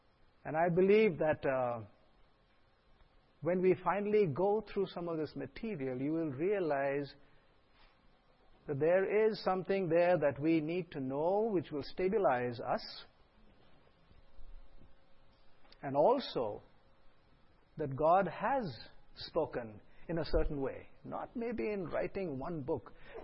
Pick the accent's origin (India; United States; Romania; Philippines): India